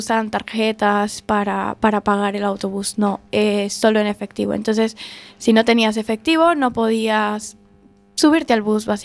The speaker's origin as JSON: {"language": "Spanish", "country": "Venezuela", "tie": "born or raised there", "moved": "as an adult", "said": "No, yo me fui de Venezuela cuando tenía 18."}